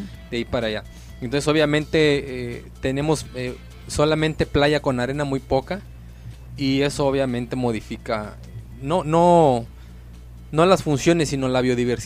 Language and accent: Spanish; Lázaro Cárdenas, Michoacán, Mexico; Yo soy nativo de aquí de Lázaro Cárdenas, pero somos de los nativos jóvenes, ¿no? De los nativos de aquí del municipio.